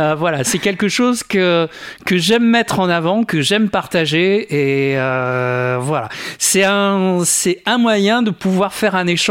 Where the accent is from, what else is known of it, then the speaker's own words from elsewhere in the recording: Saintes, Nouvelle-Aquitaine, France; je suis originaire de la région, hein, je suis natif de Saintes.